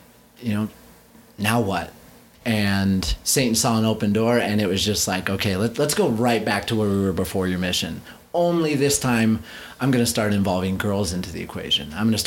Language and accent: English; Idaho, United States; So I grew up in Idaho and, normal kid, had four older brothers, beat the crap out of me every day, kept me humble.